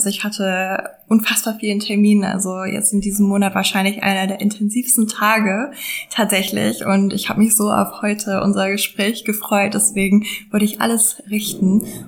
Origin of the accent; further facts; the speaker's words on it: London, United Kingdom; German is a second language; moved away as an adult; now in Germany; Also mein Hintergrund ist eigentlich, dass ich aus England komme. Also ich bin in London groß geworden. Ich habe auch in England studiert